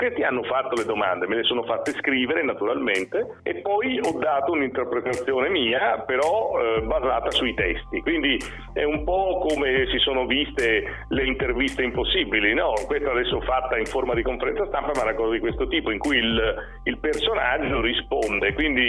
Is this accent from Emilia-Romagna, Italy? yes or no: yes; Bologna, Emilia-Romagna, Italy; born there; io sono nato a Bologna come Marconi, sono nato in aprile anch'io come Marconi